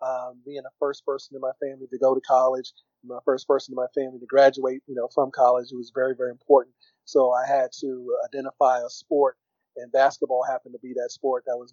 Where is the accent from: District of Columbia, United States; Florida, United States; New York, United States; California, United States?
District of Columbia, United States; Washington; when I grew up in Washington D.C. here